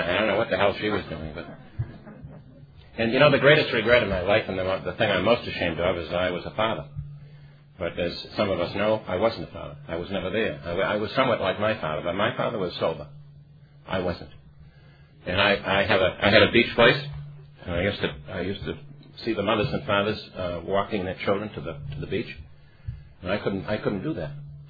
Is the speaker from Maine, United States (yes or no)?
no; Boston, Massachusetts, United States; I was born on Mission Hill, baptized in a mission church, so I'm Boston Irish.